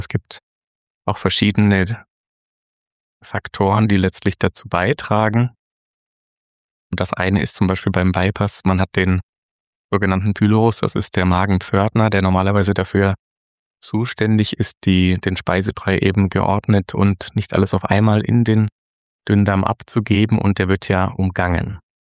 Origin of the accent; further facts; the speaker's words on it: Germany; moved away as an adult; Wie man vielleicht relativ schnell hören kann, komme ich auch aus Deutschland ursprünglich.